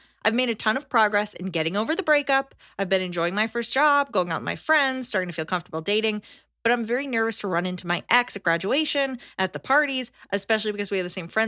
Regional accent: United States; I'm American.

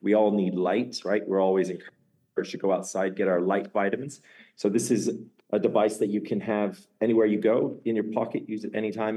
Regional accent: Australia; I'm actually originally Australian. Obviously being Australian, you have to play rugby.

